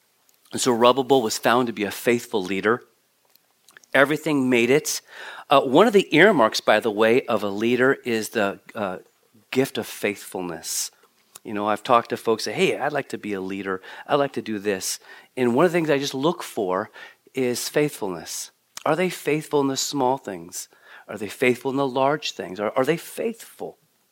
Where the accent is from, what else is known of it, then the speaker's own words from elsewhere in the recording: United States; But I love America. I'm an American. I love America.